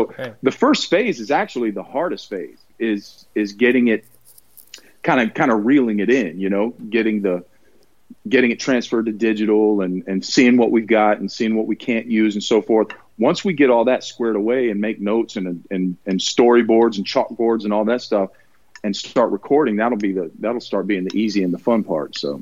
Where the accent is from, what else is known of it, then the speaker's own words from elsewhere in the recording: the South, United States; we were raised in the South with some institutional racism